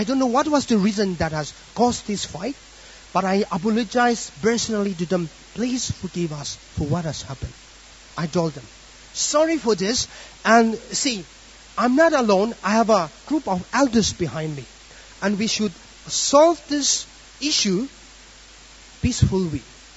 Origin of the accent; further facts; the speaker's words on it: Nagaland, India; Okay, we are from the Nagaland state in India. And this is from the northeastern part of India.